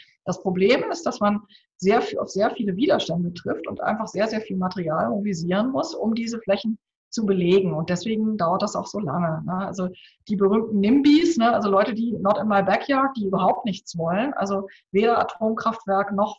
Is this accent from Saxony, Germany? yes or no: yes; Leipzig, Saxony, Germany; Zum Beispiel in meiner Heimatstadt Leipzig, der ich, also seit 20 Jahren wohne ich in Leipzig